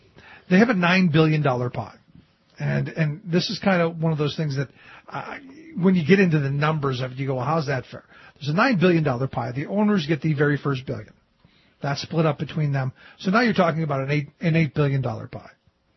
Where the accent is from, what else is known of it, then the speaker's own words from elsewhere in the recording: Cleveland, Ohio, United States; That's some cities like Cleveland, for instance, my hometown.